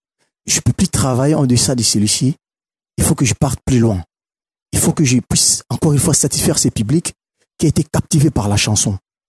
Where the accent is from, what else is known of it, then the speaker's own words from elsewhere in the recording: Matadi, Kongo Central, DR Congo; Je suis natif de Matadi.